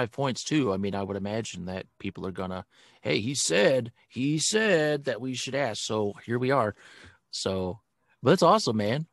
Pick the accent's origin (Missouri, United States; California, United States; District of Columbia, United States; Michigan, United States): Missouri, United States; St. Louis; I'm up from St. Louis. I'm near sea level, man.